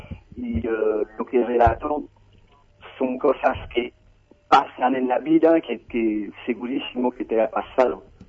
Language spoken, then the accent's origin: Spanish; France; Spanish is a second language; now in El Bolsón, Argentina; quizás soy un poco más argentino que francés ahora. Ajá. Hace 20 años que vivo en el Bolsón.